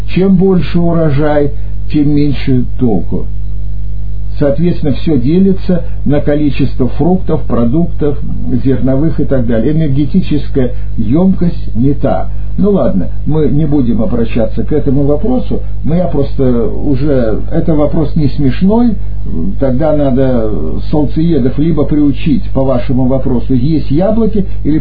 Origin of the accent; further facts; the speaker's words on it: Far East, Russia; born there; Я, например, родился на Дальнем Востоке